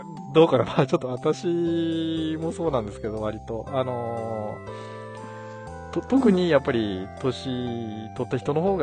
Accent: Shimane, Japan; accent: Izumo dialect; 私もうっかりちょっと方言、出雲弁で

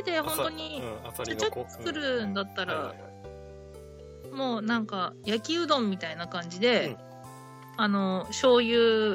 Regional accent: Hokkaido, Japan; なんかやっぱ北海道人だから、

